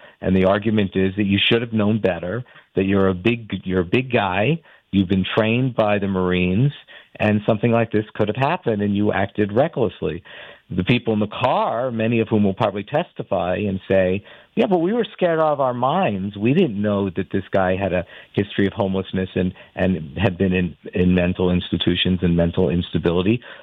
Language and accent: English; New York, United States; I mean, I can tell you as a New Yorker